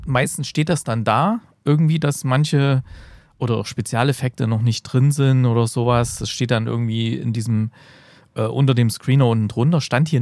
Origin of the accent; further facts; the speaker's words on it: East Germany, Germany; speziell für mich als jemand, der da groß geworden ist im Osten.